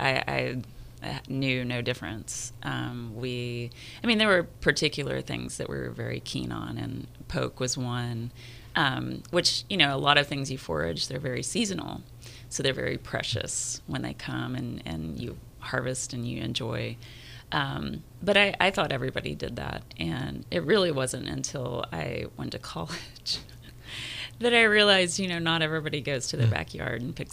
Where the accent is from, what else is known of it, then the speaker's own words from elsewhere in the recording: Tennessee, United States; East Tennessee, near the Great Smoky Mountains. We say I grew up in the foothills of the Great Smoky Mountains.